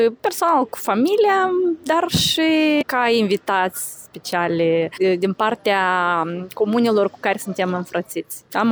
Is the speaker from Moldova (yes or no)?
yes; Ialoveni, Ialoveni District, Moldova; now in Cobolta, Moldova; Sunt venit, eu sunt din Ialoveni. Soțul e băștinaș și ne-am gândit că cu familia să locuim la Cobolta.